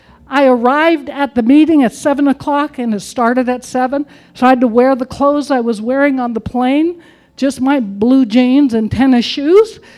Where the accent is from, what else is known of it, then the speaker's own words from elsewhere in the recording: Ketchikan, Alaska, United States; My hometown, Ketchikan, Ketchikan Correction Center, they were jokingly calling it Ketchikan Christian Center